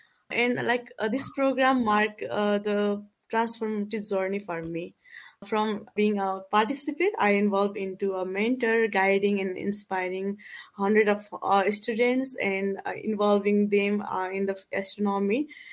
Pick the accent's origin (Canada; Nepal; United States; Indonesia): Nepal; there was no any opportunity around my community. I was also far from the Kathmandu, like capital city of Nepal.